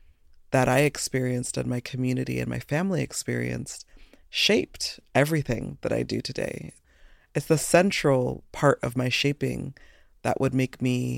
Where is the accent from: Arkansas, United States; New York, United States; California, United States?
California, United States; Los Angeles; Yeah, I'm born and raised here in Los Angeles, California. I'm from the 818. I'm so proud of where I'm from